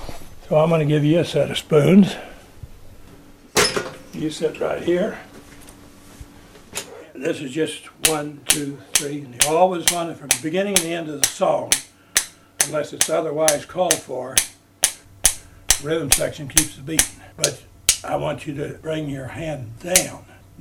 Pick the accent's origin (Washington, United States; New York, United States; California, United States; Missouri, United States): Missouri, United States; Since I'm from Missouri, I always start my students